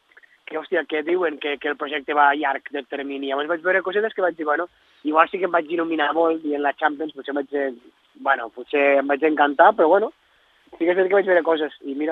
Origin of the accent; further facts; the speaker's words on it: Girona, Catalonia, Spain; tots, som de Girona.